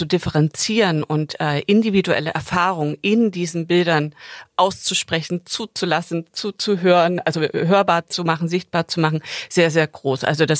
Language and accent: German; East Germany, Germany; Und jetzt saßen wir hier mehrere Nächte zu dritt zusammen als ostdeutsche Frauen